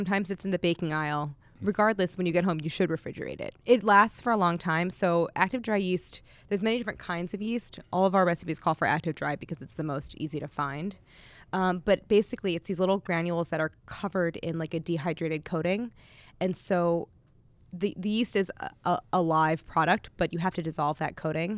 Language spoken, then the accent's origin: English; St. Louis, Missouri, United States; We had a thing in elementary school called Prairie Day because I grew up in St. Louis